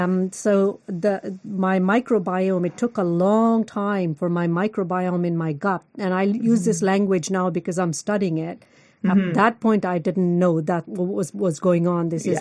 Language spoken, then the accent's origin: English; India; born there; because I was born in India, and most of our food was vegetarian.